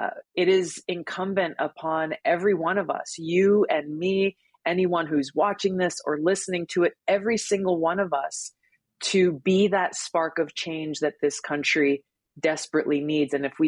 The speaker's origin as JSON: {"language": "English", "country": "United States", "said": "and as an American, just as an American citizen."}